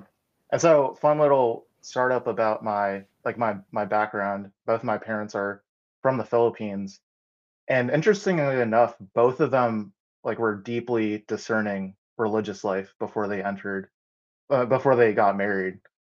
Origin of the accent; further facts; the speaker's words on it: Tampa, Florida, United States; I've been here, born and raised in Tampa, Florida.